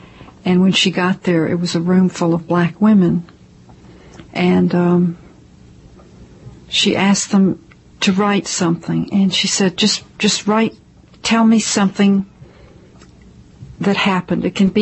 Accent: Asheville, North Carolina, United States; I grew up in Asheville.

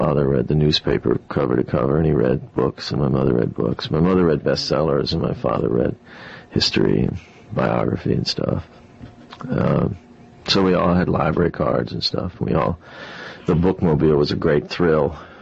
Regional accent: Fort Benning, Georgia, United States; born there; I was born in Fort Benning, Georgia. My father was in the army.

